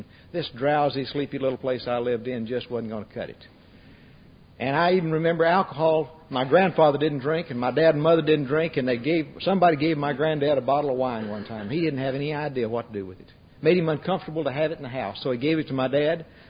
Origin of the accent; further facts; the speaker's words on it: Texas, United States; I was raised in West Texas in a nice little community, 1,500 people in the town, and I lived about 10 miles north of there. And I was a happy kid. My folks were two-generation Texans